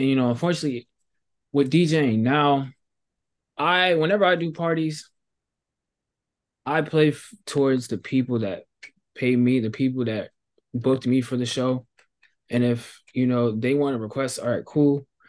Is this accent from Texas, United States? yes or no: no; Chicago, Illinois, United States; because, you know, I'm from Chicago.